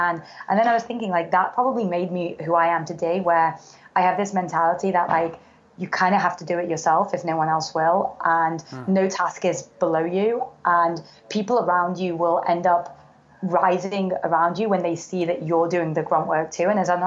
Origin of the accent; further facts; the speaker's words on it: Manchester, North West England, United Kingdom; So I was born and raised in England, grew up in Manchester.